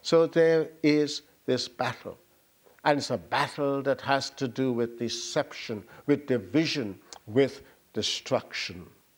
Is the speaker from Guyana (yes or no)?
yes; Guyana; born there; I was born in Guyana, and we have a lot of water and an awful lot of rivers.